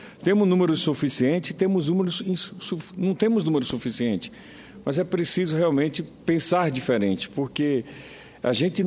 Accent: Itabaiana, Sergipe, Brazil; da cidade de Itabaiana, em Sergipe. Minha terra natal, capital nacional do caminhão

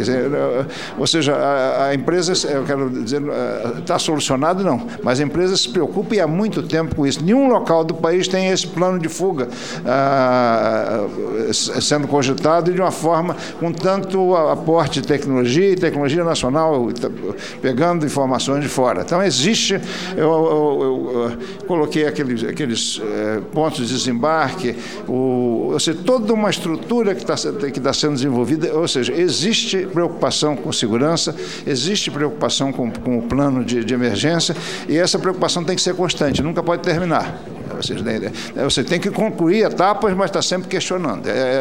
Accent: Sumidouro, Rio de Janeiro, Brazil; a minha terra, eu sou de Sumidouro, Friburgo, foi atingida por aquele impacto.

